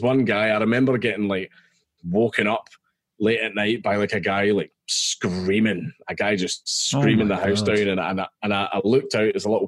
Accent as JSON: {"language": "English", "region": "Scotland", "country": "United Kingdom", "said": "I'm Scottish."}